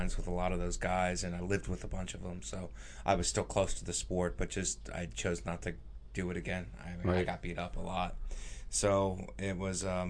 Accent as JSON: {"language": "English", "town": "Youngstown", "region": "Ohio", "country": "United States", "also_born_or_lived": "Boca Raton, Florida / Philadelphia", "said": "I'm from Youngstown, Ohio, originally."}